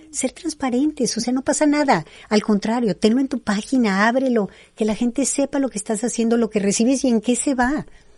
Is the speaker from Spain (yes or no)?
no; Mexico; si no nos unimos todos como mexicanos, ¿a dónde vamos a ir?